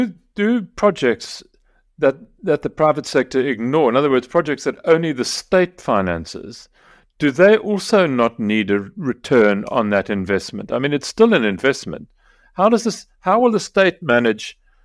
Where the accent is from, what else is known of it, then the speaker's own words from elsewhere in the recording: Mthatha, Eastern Cape, South Africa; And I grew up in Mthatha, and I remember my father as a young man.